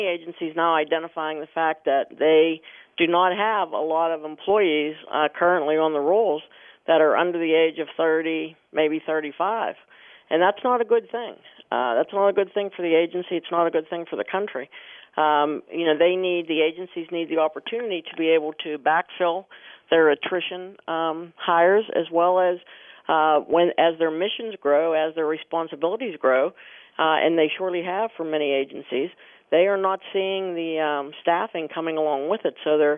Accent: Pittsburgh, Pennsylvania, United States; people say, where are you from? And for 28 years, I said Pittsburgh. So now retirement, really the best thing about retirement is that it's going to give me the opportunity to move back home

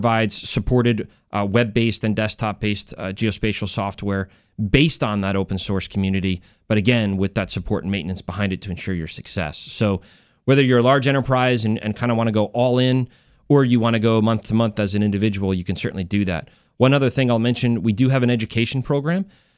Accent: North Carolina, United States; I'm from North Carolina. We just had Hurricane Matthew come through a couple months ago

